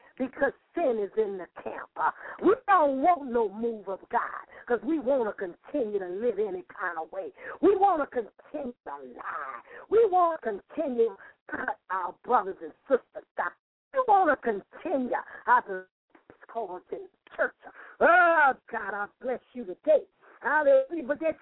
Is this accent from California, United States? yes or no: no; New Orleans, Louisiana, United States; I'm from New Orleans. I don't have great diction.